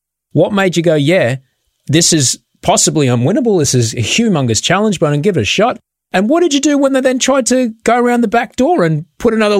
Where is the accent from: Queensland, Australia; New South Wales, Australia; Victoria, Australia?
Queensland, Australia; I grew up in Queensland